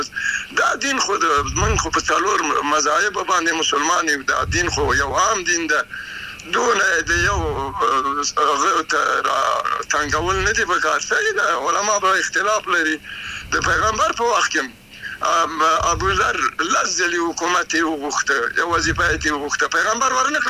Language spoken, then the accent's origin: Pashto; Afghanistan; نو دوی باید چې زه افغان یم